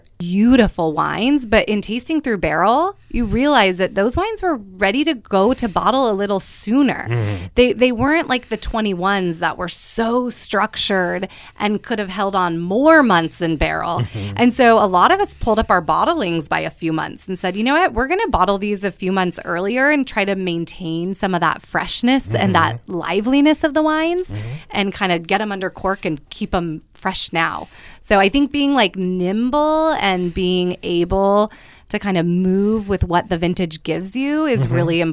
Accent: Mendocino, California, United States; I grew up in Mendocino.

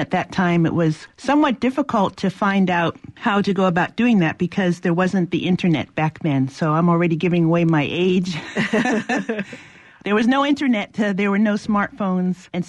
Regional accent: Maui, Hawaii, United States; my formative years were in Hawaii. I grew up on Maui, Hawaii, but my family is from Baltimore, Maryland on my mother's side and Charleston, South Carolina on my father's side.

